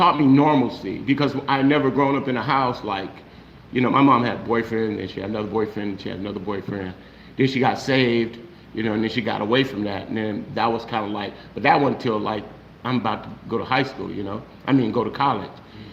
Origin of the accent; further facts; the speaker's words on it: Los Angeles, California, United States; you guys know I came from South Central LA, gang shooting, fights, and everything else you can name, you know.